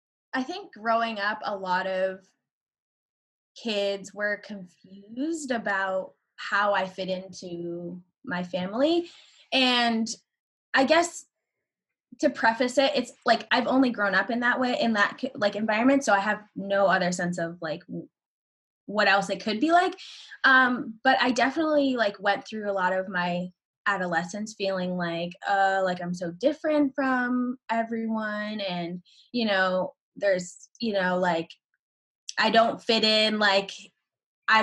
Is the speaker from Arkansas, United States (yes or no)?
no; Massachusetts, United States; I am 21 years old and I'm from Western Massachusetts. Like I say like 5 minutes away from the Vermont border if we're like doing demographics.